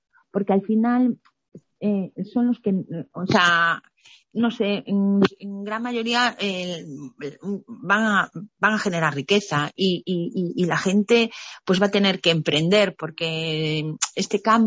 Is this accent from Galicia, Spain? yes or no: yes; Galicia, Spain; yo tenía claro que como gallega yo quería para mi producto un nombre gallego